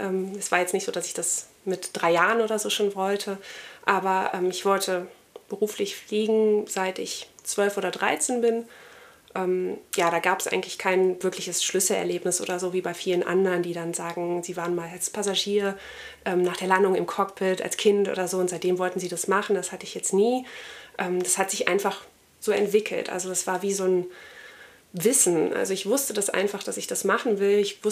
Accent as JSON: {"language": "German", "region": "Rhineland", "country": "Germany", "lives_now": "Munich, Germany", "said": "Ich komme aus dem Rheinland, bin aber in München stationiert"}